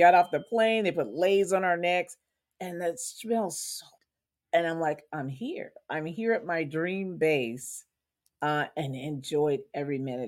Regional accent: Louisiana, United States; Keesler was close to Louisiana. I'm from Louisiana, so it was close to home.

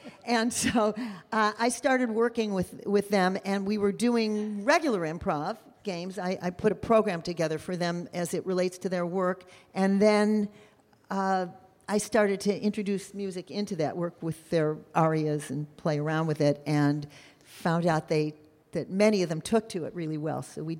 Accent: Chicago, Illinois, United States; No, I had started in Chicago. I grew up in Chicago. I started classes at Second City. And four of my friends and I moved out here.

